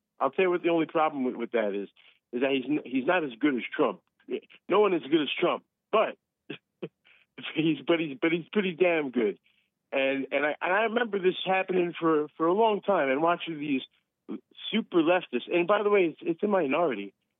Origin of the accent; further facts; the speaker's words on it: United States; now in Israel; Love it here, man. I moved here in 2009. I'm American.